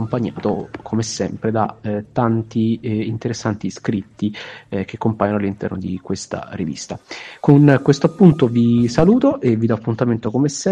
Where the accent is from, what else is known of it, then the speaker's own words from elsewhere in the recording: Vicovaro, Lazio, Italy; Basta pensare per esempio che a Vicovaro, il mio paese